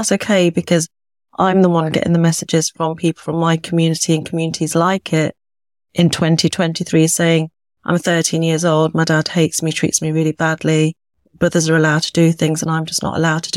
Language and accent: English; United Kingdom; family that is originally from North India, the Punjab to be exact. I'm British born, as you can maybe tell by my accent. So I'm born and bred here